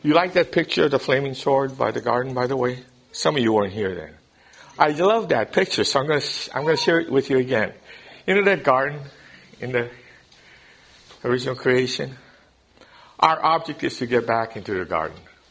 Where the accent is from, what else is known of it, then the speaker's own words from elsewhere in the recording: Hawaii, United States; I remember growing up in Hawaii. Hawaii is a strange place, if any of you have lived there for any amount of time. It's very eclectic.